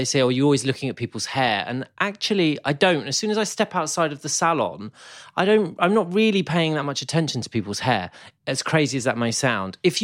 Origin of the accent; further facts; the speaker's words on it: Luton, East of England, United Kingdom; I grew up in Luton, sunny Luton, just north of London.